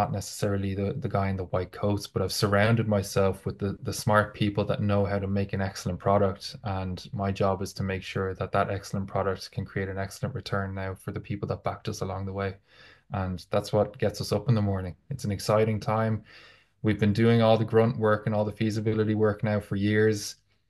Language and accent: English; Dublin, Leinster, Ireland; I'm originally from Dublin, if that hasn't been obvious yet.